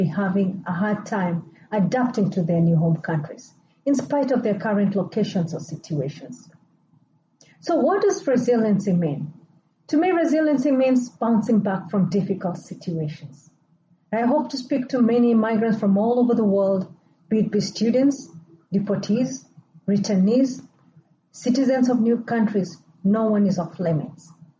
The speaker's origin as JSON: {"language": "English", "country": "Kenya", "said": "I still do call my home country, Kenya, back home."}